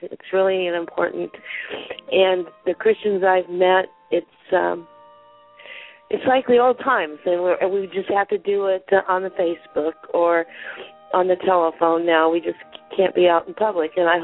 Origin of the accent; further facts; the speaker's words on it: Iowa, United States; I'm from Iowa.